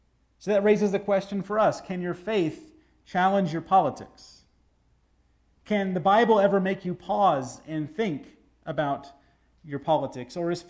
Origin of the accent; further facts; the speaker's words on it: Texas, United States; This reminds me, being a Texan, that when the first settlers came from the United States into what was then Mexico